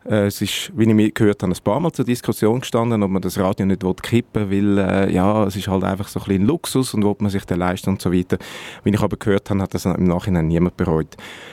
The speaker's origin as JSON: {"language": "German", "region": "Zurich", "country": "Switzerland", "said": "Wir sind extrem herzlich empfangen worden als Zürcher beim Kanton Aargau."}